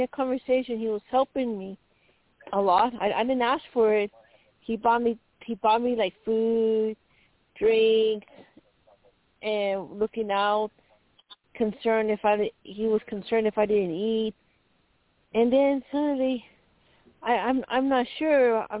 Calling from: Arizona, United States; I'm calling from Arizona.

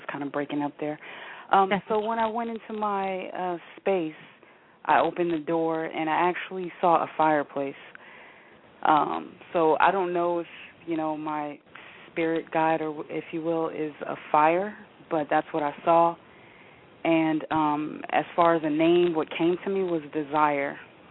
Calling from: Los Angeles, California, United States; Hi, this is … I'm calling from Los Angeles.

